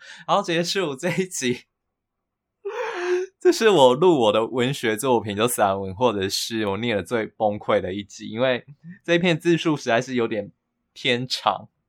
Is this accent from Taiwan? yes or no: yes; Yunlin County, Taiwan; 就是我想谈的是云林的没落，我老家云林的没落